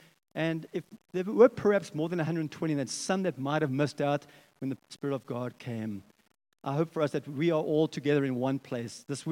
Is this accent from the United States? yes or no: no; Barberton, Mpumalanga, South Africa; I was walking on a farm road in Barberton. Who knows where Barberton is? Down the Eastern Transvaal area.